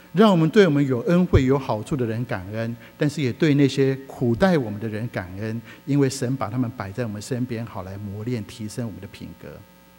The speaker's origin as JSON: {"language": "Chinese", "country": "China", "said": "他们的喜好跟我们中国人很像"}